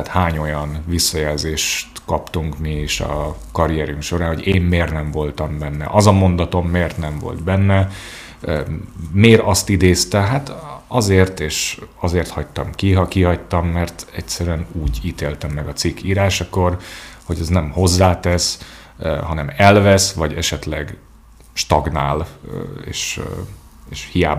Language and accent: Hungarian; Hungary; hanem én a magyar vagyok. Tehát, hogy ott én a saját hazámat is képviselem egy picit